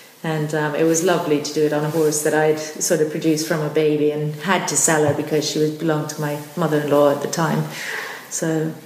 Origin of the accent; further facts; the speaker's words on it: Jamaica; I've ridden for Jamaica all my life. I grew up in Jamaica, so I started riding when I lived out there.